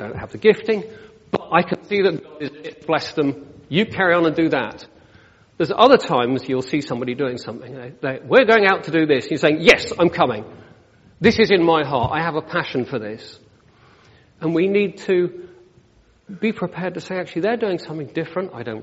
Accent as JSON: {"language": "English", "country": "United Kingdom", "said": "you're British, then of course we don't have desires and we don't show any emotion because we're British."}